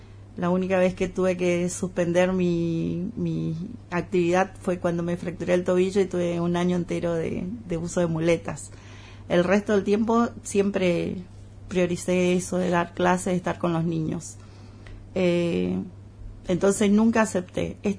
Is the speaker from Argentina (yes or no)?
yes; Puerto Iguazú, Misiones, Argentina; Anterior a eso fui criada acá en Iguazú, así que cursé toda mi escuela secundaria y la parte de la universidad fue el único momento que me alejé de Iguazú.